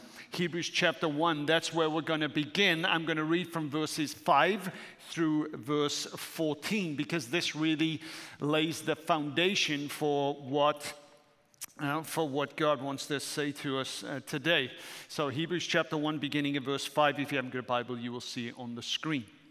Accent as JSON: {"language": "English", "country": "United Kingdom", "said": "Because I'm British. I exist with a monarchy."}